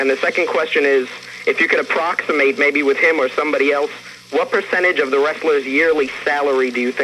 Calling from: Brooklyn, New York, United States; I'm calling from Brooklyn, New York.

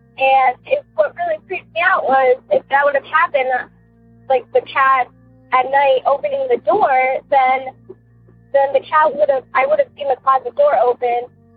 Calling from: Ohio, United States; I'm from Ohio.

